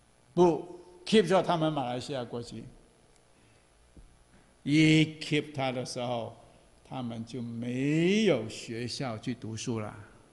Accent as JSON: {"language": "Chinese", "country": "Hong Kong", "tie": "born there", "said": "那我是港澳同胞，我是香港出生的啊"}